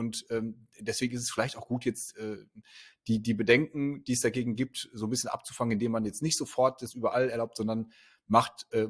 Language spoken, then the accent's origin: German; Berlin, Germany; Also wir als Berliner, wir kennen ja